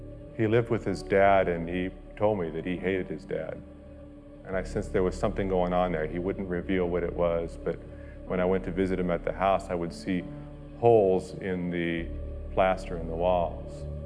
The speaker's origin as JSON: {"language": "English", "town": "Corpus Christi", "region": "Texas", "country": "United States", "tie": "born there", "said": "I was born in Corpus Christi, Texas in 1961. My dad was in the military."}